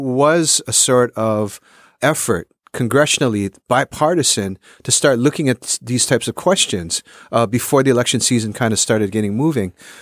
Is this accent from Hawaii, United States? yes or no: yes; Honolulu, Hawaii, United States; born or raised there